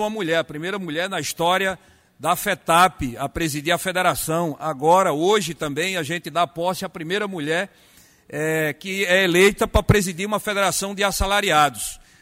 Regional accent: Águas Belas, Pernambuco, Brazil; meu colega de região do Agreste, de Pernambuco, sou de Águas Belas

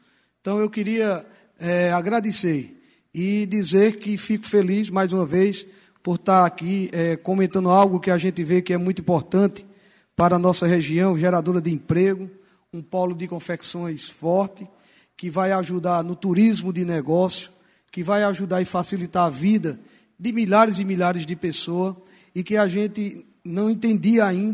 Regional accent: Pernambuco, Brazil; como pernambucano, como representante da região do Agreste

